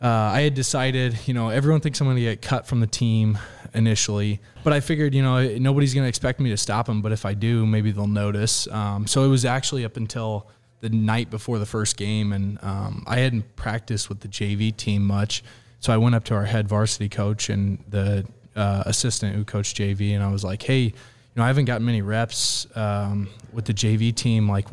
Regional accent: Omaha, Nebraska, United States; So, I'm from originally Omaha, Nebraska. Grew up around there

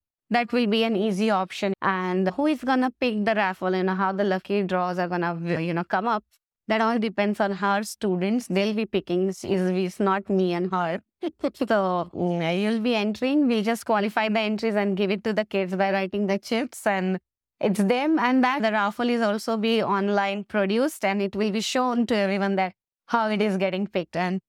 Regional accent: Pune, Maharashtra, India; moved away as an adult; So for example, if I come from Maharashtra, Pune

